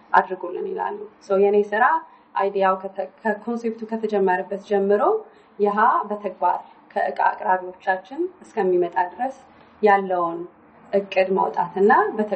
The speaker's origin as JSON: {"language": "Amharic", "region": "Addis Ababa", "country": "Ethiopia", "tie": "born or raised there", "also_born_or_lived": "Dessie / Saudi Arabia / Malaysia", "moved": "as an adult", "said": "የተወለድኩት ደሴ ከተማ ነው። ያደግኩት ብዙ ሀገሮች ነው። አዲስ አበባ አደግኩኝ። ትምህርት ቤት የተወሰነ ጊዜ አዲስ አበባ ሄጃለሁ። ሳውዲ ደግሞ ቤተሰቦች የነበሩ እዛም ሳውዲም አድጌያለሁኝ።"}